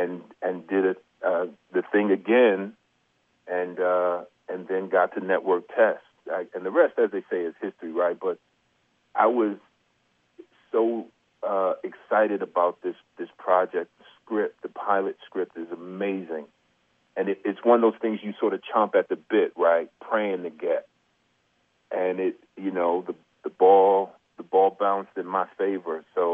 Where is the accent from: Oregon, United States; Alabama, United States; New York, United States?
New York, United States; Brooklyn; Yeah, I'm from Brooklyn. I grew up in a very creative community, and acting sort of was something I had always done